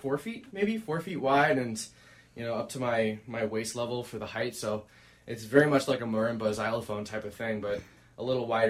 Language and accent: English; Portland, Oregon, United States; Yeah, I grew up in Portland, Oregon, and then I went to school down in Los Angeles